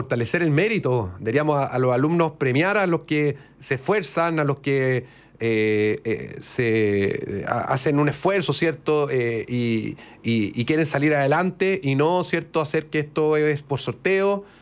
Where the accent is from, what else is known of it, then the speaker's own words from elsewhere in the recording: Ovalle, Coquimbo, Chile; Yo soy del norte, soy de Ovalle, lo dije hace un ratito, ¿cierto?